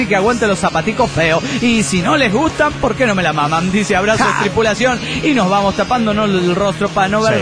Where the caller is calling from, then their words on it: State of Mexico, Mexico; soy la cafeinómana del Estado de México